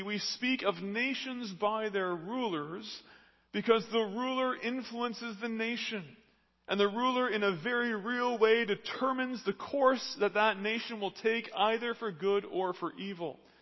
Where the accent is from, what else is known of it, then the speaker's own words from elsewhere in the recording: Canada; Caveat, I know we're Canadian, but go with me for a little while.